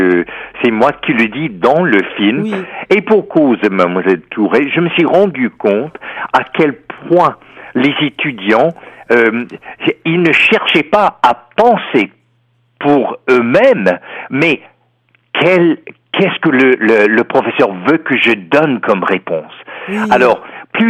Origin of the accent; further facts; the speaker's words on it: Texas, United States; French is a second language; je suis un Américain du Texas.